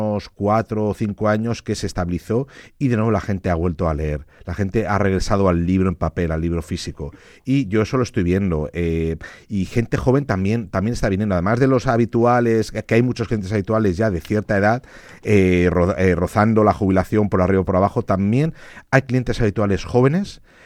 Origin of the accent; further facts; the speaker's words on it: Elche, Valencian Community, Spain; que soy de aquí de Elche, que he escrito este libro